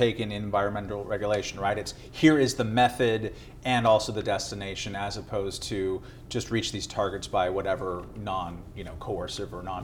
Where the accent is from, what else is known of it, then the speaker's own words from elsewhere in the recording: California, United States; I grew up in Southern California, couldn't see the mountains when I was a kid.